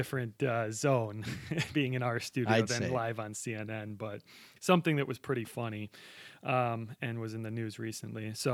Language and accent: English; United States; But my take is, look, I'm an American. I don't watch soccer. I didn't play soccer growing up.